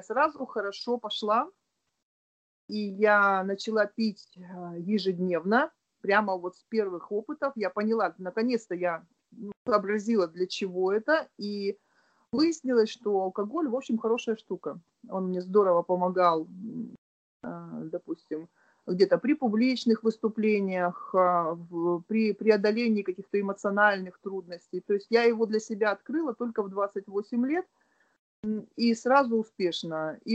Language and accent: Russian; Irkutsk, Irkutsk Oblast, Russia; now in Krasnodar, Russia; Я родом из Иркутска, сейчас живу в Краснодаре.